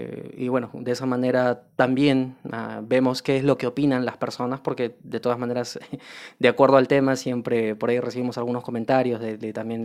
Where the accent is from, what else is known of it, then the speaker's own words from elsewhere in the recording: Lima, Peru; yo soy de Lima, Perú. Yo soy abogado de profesión.